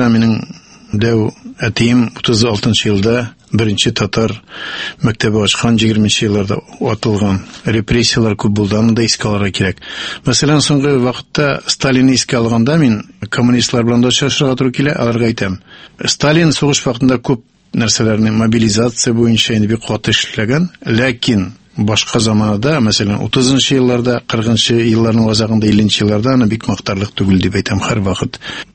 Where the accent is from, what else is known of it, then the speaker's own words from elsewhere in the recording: Chelyabinsk Oblast, Russia; мен үземнең беренчедән үземдә авылда туып үскән җигитләрнең берсе дип әйтәм. Түбән авыл Үзбәгәрәк Чиләб өлкәсендә, Кыншак районы Чиләб өлкәсе. Монысы бер, икенчедән әйтергә кирәк, үземне мин татар кешесе дип таныйм кичкенәдән бирле